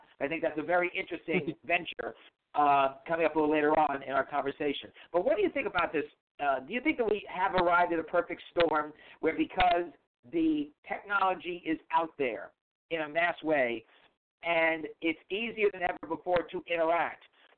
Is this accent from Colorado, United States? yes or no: no; New York, United States; He's from Los Angeles. I'm from New York.